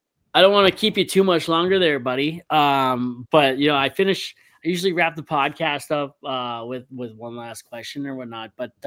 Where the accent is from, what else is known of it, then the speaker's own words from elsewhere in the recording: Hamilton, Ontario, Canada; I'm from Hamilton originally.